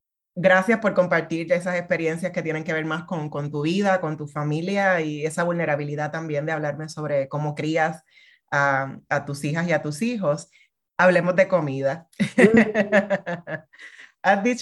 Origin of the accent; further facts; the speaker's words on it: Fajardo, Puerto Rico; Yo nací y crié en Fajardo.